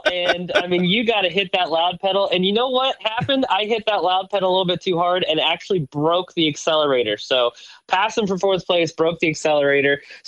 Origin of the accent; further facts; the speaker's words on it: Ligonier, Pennsylvania, United States; also born or lived in Latrobe; I grew up in Ligonier, lived in Ligonier, was born in Latrobe.